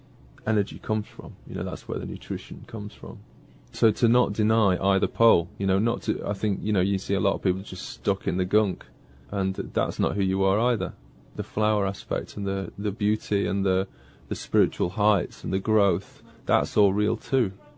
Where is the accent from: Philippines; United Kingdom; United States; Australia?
United Kingdom; England; And I was saying earlier about growing up in Northern England, and that's it's a gritty place